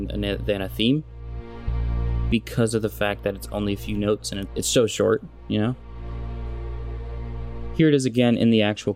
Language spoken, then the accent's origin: English; Summerville, South Carolina, United States; I'm a composer from Somerville, South Carolina